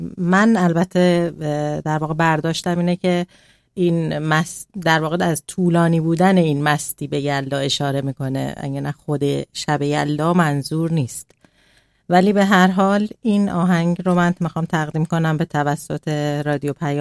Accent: Iran; now in Sweden; چرا ما نمیتونیم بپذیریم که ما ایرانی هستیم

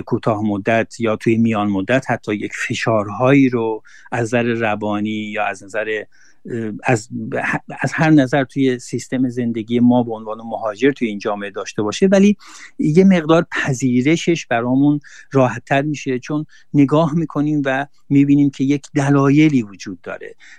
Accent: Iran; now in Sweden; ما نمیتونیم بگیم که بله ما مهاجریم، ما ایرانی هستیم، اصلا سوئد به ما چه ارتباطی داره.

